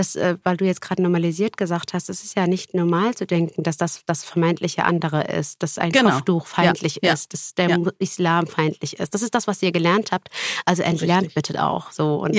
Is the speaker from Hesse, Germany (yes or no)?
yes; Fulda, Hesse, Germany; ich bin in Fulda aufgewachsen, eine sehr katholische, konservative Stadt, die Domstadt, auch genannt Barockstadt.